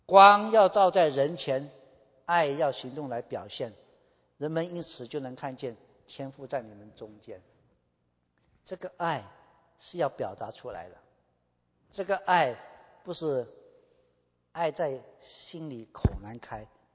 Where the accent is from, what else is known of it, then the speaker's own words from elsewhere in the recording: Malaysia; 但是我来自马来西亚，我用马来话来回答说，